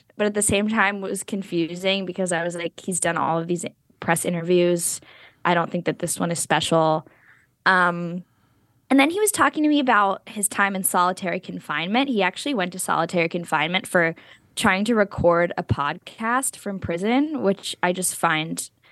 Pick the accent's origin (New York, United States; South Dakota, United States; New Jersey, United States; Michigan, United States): New Jersey, United States; like, the fact that we're both from New Jersey, like, bonding.